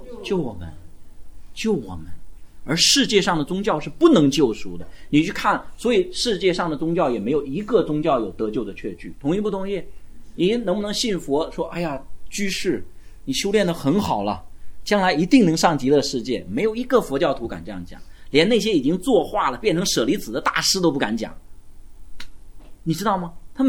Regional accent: China; 我们是中国人，我又不是印度人，

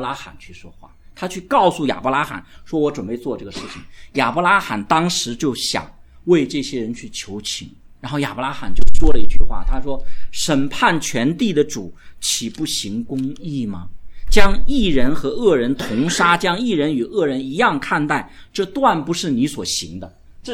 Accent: China; 我是中国人，

